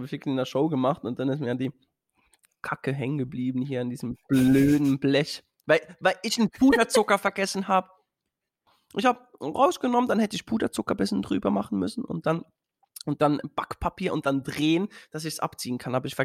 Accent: Switzerland; Bei uns in der Schweiz, so ab 14 kannst du so, weißt du, diese Mofas, Moped nennt man das, ne? In der Schweiz sagen wir Döffli.

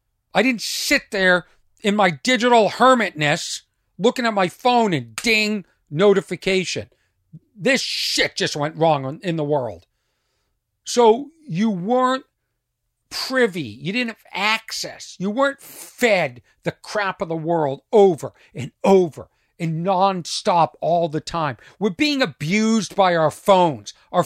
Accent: Lexington, Massachusetts, United States; I live in a small town. I grew up in Lexington, Mass. Everything was Lexington, Mass.

